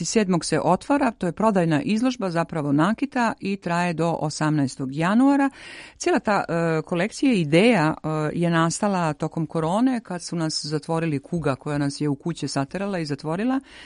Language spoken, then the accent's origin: Croatian; Dalmatia, Croatia; ja sam iz Dalmacije.